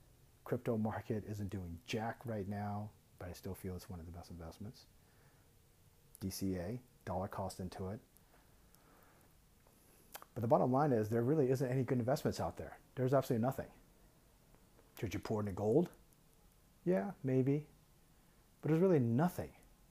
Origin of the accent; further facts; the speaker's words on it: United States; House prices, let's give an example, United States, because I'm American, are historically high.